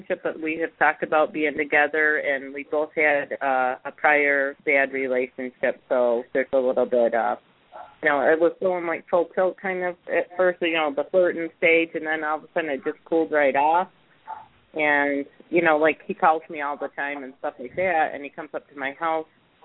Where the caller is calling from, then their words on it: New York, United States; I'm from New York.